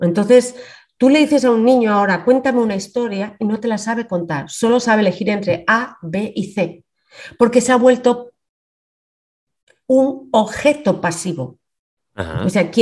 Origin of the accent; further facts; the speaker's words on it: Spain; accent: Spanish; tengo un acento jamón, jamón en inglés que te mueres de la risa.